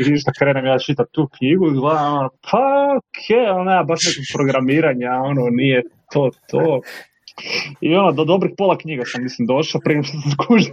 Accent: Velika Gorica, Zagreb County, Croatia; Ja sam vam inače iz Velike Gorice, tako da sam tamo išao u vrtić.

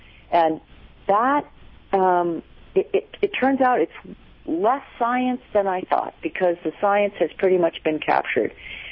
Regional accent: Wisconsin, United States; when I was a child growing up in Wisconsin, back in the late 1960s

